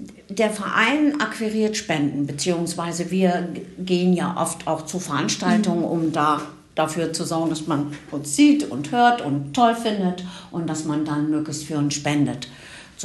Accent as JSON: {"language": "German", "region": "Bremen", "country": "Germany", "said": "ich komme von weit her, ich komme aus Bremen. Also quasi. Ich bin eben nicht aus Hannover."}